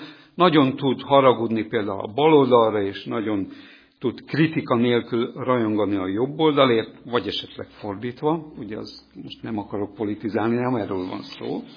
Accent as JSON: {"language": "Hungarian", "country": "Hungary", "said": "hiszen hát magyarok vagyunk, meg hívő emberek is vagyunk."}